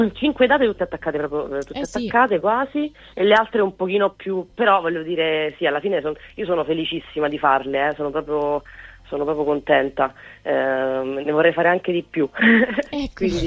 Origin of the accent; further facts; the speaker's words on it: Arpino, Lazio, Italy; io sono ciociara, sono nata in provincia di Frosinone